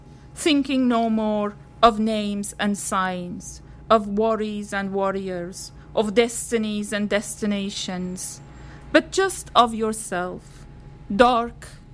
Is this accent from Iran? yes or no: yes; Iran; As you know, I'm from Iran